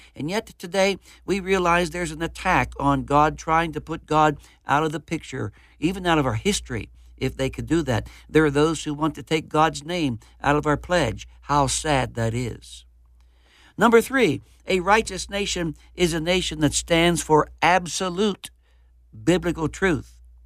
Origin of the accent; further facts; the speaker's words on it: United States; I'm so thankful that I am an American, and praise the Lord for the fact that He has put me in this country.